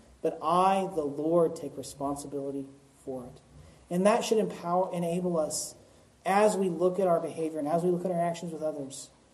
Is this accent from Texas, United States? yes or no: yes; Texas, United States; I grew up in East Texas, and you all know that.